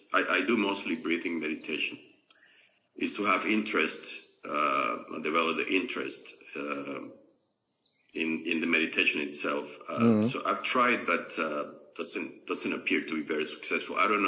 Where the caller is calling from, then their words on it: Florida, United States; I'm calling from Florida, United States.